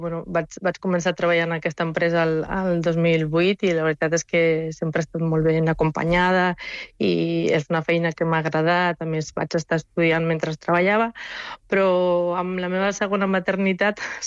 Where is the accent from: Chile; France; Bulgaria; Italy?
Bulgaria; now in Barcelona, Spain; Jo soc búlgara, però ja porto 24 anys vivint a Barcelona i bueno, soc més d'aquí que d'allà.